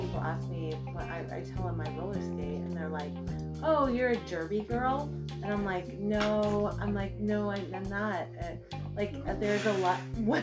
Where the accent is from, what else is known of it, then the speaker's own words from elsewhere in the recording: Arizona, United States; Yes, I am from Arizona, and it's a blue state.